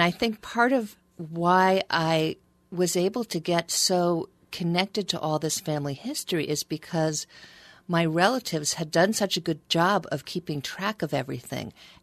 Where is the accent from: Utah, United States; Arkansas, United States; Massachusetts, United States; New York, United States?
New York, United States; I grew up in New York.